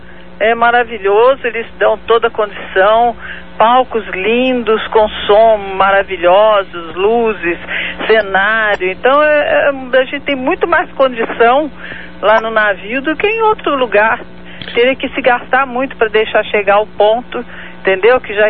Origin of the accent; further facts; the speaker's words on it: Mariana, Minas Gerais, Brazil; Eu sou de Mariana, Minas Gerais também, Mariana.